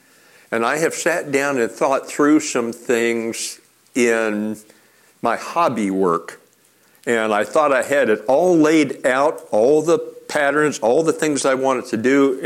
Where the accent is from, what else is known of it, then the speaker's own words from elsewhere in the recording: Alaska, United States; I grew up in Alaska, and I've mined for gold